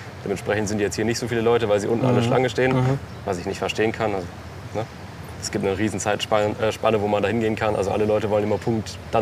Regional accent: Germany; natürlich mit weißen Socken drin, das kann man jetzt vielleicht nicht sehen, aber so wie man das als Deutscher im Ausland macht natürlich.

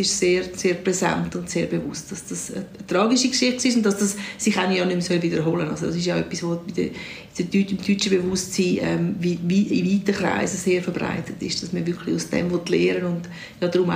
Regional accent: Switzerland; Mein Vater hatte eine deutsche Staatsbürgerschaft, meine Mutter war Schweizerin. Ich habe mich immer als Schweizerin verstanden, aber ich hatte einen ausländischen Hintergrund.

